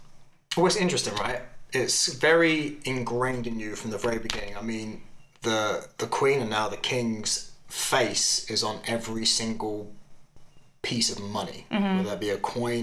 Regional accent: England, United Kingdom; now in United States; For intents and purposes, I'm English, really.

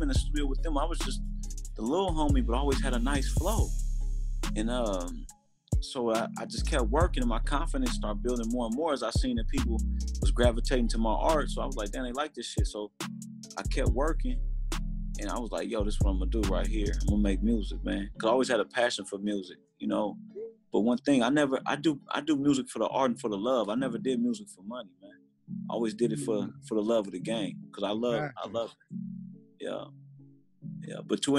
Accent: Oakland, California, United States; Like where I come up in East Oakland, basically, you know what I'm saying? So. You know, I'm from Walnut, so on Walnut, a lot of legends come from Walnut.

